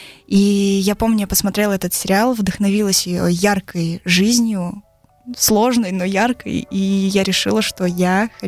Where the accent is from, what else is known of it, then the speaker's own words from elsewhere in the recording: Ulan-Ude, Buryatia, Russia; also born or lived in Israel; Я родилась в Улан-Удэ. Прожила здесь год, потом уехала с родителями в Израиль. Там мы прожили 6 лет, потом вернулись сюда обратно. Здесь я закончила школу